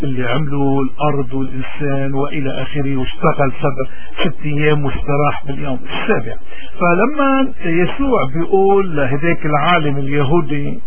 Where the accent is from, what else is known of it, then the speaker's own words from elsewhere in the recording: Lebanon; نحن كلبنانيين عندنا كثير عادات وتقاليد، لأنه بجبالنا